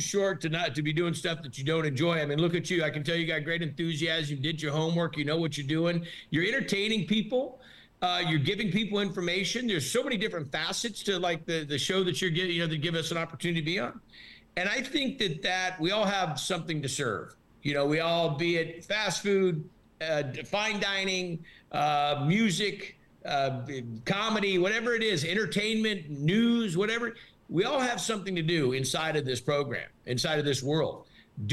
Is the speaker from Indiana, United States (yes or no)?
no; Columbus, Ohio, United States; born there; also born or lived in California; Actually, that's the city I was born in. Okay. My parents, I was born in Columbus and they moved to California.